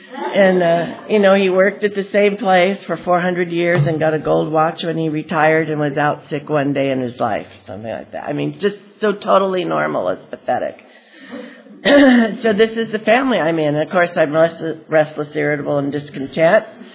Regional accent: California, United States; I am a Valley girl. I was born and reared in the San Fernando Valley.

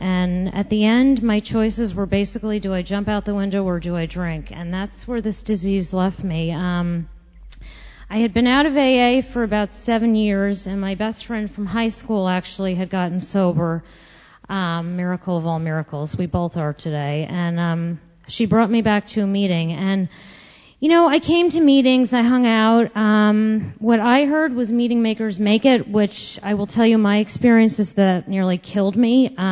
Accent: Westchester, New York, United States; I grew up in Westchester. I come from an amazing family.

